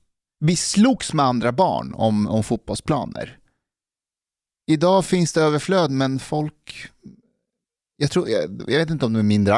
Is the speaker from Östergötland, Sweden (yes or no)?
no; Älta, Stockholm County, Sweden; när jag växte upp i Älta.